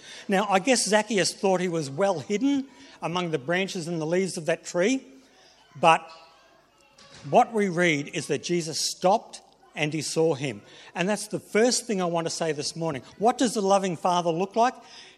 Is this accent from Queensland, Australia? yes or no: yes; Queensland, Australia; now in Tasmania, Australia; when Hobart takes on Brisbane Heat, I'm a Queenslander, when Hobart takes on Queensland, I support Tassie. I'm a Tasmanian.